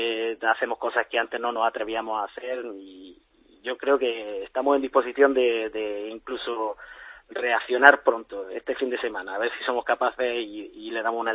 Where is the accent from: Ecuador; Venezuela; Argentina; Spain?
Spain; Granada, Andalusia; Yo soy de Granada. En Granada sales a las 11 de la noche y hay gente por la calle.